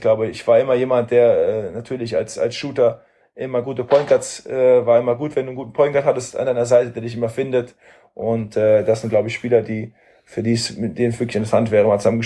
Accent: Seeheim-Jugenheim, Hesse, Germany; hier in meinem Heimatdorf in Seeheim-Jugendheim, da ist der TC Seeheim, bei dem habe ich früher Tennis gespielt.

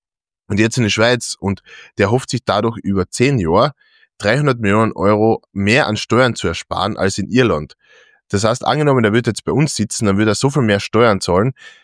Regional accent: Austria

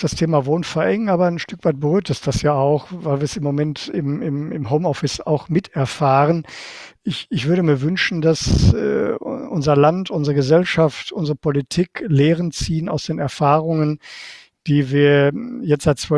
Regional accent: Bochum, North Rhine-Westphalia, Germany; Auch gerade in meiner Heimatstadt Bochum

